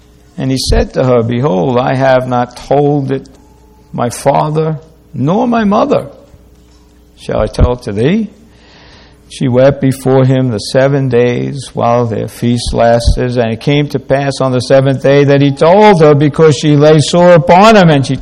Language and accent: English; New York, United States; Growing up in New York, I was taught by mainly my friends, but also even family, two things that you never do.